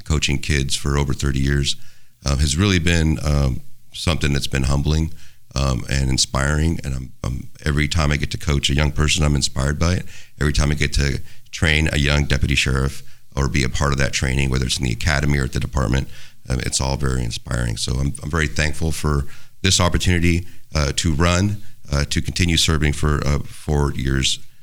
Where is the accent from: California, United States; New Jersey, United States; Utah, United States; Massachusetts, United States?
California, United States; Yountville; It really goes to my background and growing up in Yountville, growing up to a vineyard worker family